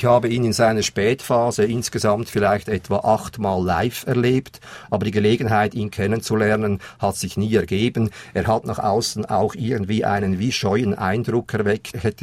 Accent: Aargau, Switzerland; ich habe natürlich als Aargauer sofort geschaut

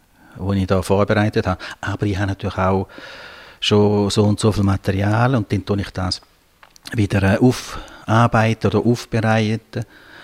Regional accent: Switzerland; born there; Also ich bin überhaupt nicht bilingue. Ich bin hier im Appenzimmer Gäse geboren

